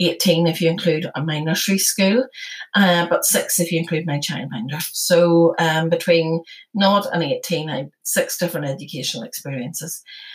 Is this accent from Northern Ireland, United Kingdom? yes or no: yes; Armagh, Northern Ireland, United Kingdom; I grew up in Armagh.